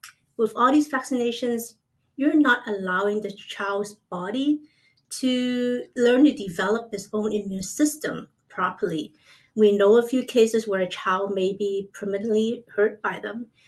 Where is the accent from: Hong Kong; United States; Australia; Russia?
Hong Kong; I grew up in Hong Kong